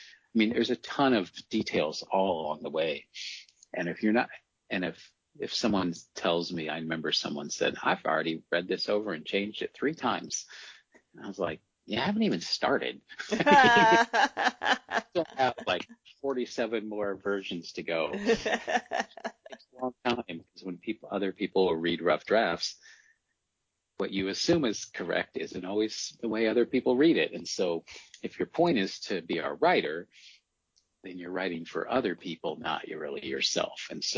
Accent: Iowa City, Iowa, United States; if I grew up in Iowa City and I went to the University of Iowa and I'm a book publisher and I'm on the City of Literature in some ways, I'm sort of like the quintessential City of Literature child, right?

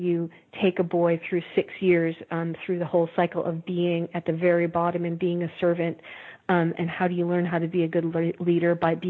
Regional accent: Midwest, United States; When I was growing up in the Midwest, I only knew of one.

